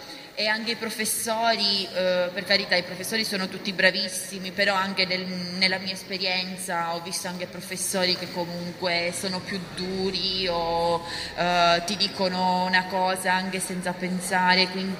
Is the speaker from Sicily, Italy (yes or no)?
yes; Sicily, Italy; now in Rome, Italy; io non sono di Roma, sono siciliana